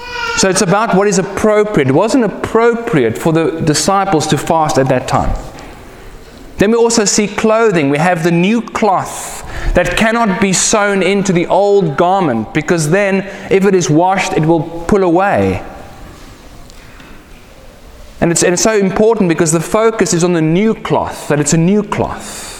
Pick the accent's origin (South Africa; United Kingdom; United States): South Africa; And being South African, you have to pray for your food.